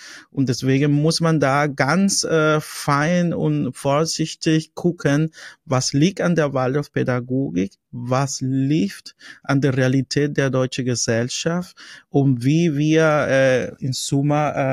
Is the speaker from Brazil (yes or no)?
no; Colombia; weil ich als Lateinamerikaner, als Kolumbianer ein völlig anderes Bild der Waldorfpädagogik habe